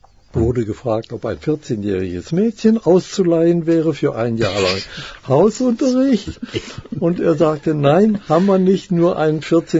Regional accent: Germany; born there; Nein, geboren bin ich dann in Deutschland.

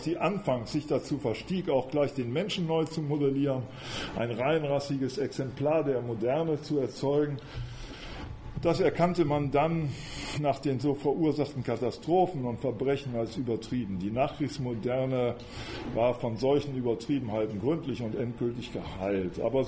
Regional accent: Oldenburg, Lower Saxony, Germany; 1972 schrieb meine Heimatstadt Oldenburg einen Wettbewerb zu einer Wohnbebauung

